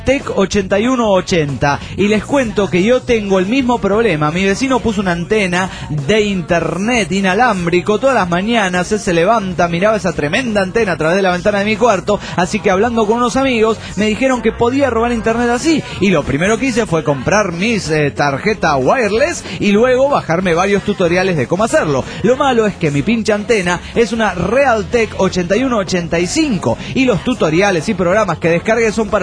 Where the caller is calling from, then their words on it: Panama; de Panamá.